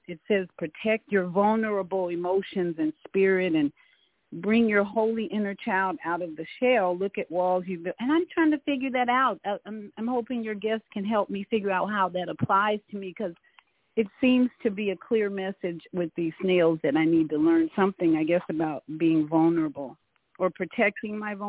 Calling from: Orlando, Florida, United States; in Orlando, Florida, your Friday morning.

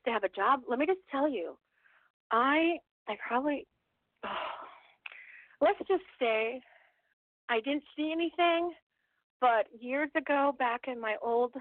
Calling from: Michigan, United States; from Michigan.

